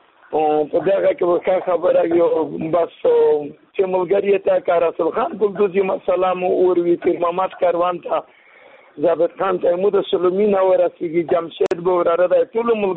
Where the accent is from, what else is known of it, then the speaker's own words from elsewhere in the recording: Afghanistan; now in Pakistan; زه خو افغان مهاجر یم په پنجاب کې،